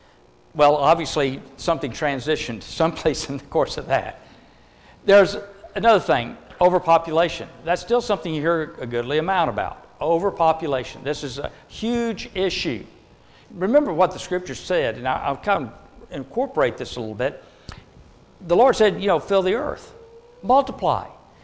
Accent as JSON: {"language": "English", "region": "Texas", "country": "United States", "said": "Just because I'm from Texas, it's a big state"}